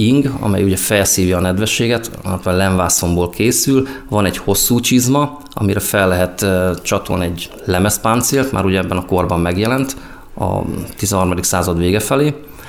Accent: Ajak, Szabolcs-Szatmár-Bereg, Hungary; Mivel Ajak városából származom

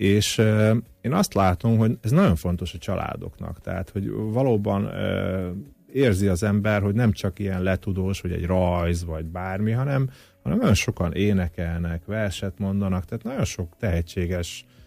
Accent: Zakarpattia Oblast, Ukraine

